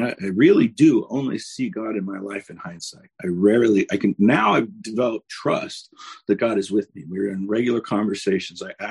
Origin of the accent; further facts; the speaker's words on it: Las Vegas, Nevada, United States; I grew up in Las Vegas and I was always looking for